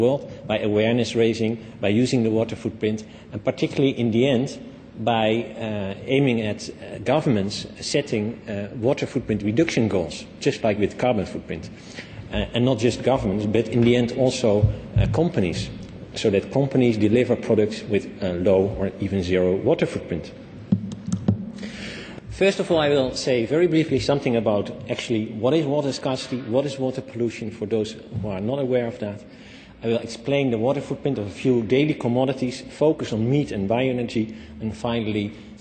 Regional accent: Netherlands; English is a second language; now in United Kingdom; because we are now in the UK. I come from the Netherlands.

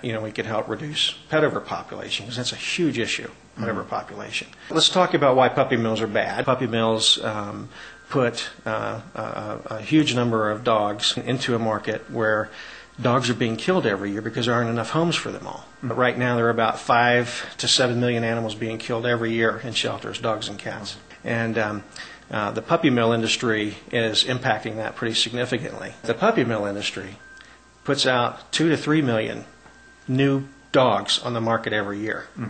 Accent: New Orleans, Louisiana, United States; And we started out in New Orleans, which is my hometown

